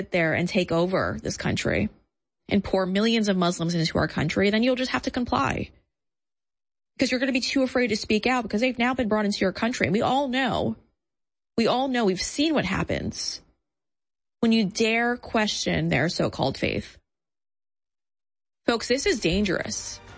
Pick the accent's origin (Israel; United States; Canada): United States; Long Island, New York; especially as someone who grew up as a New Yorker. I grew up in Long Island, would often go into work in the city, would often go to the city.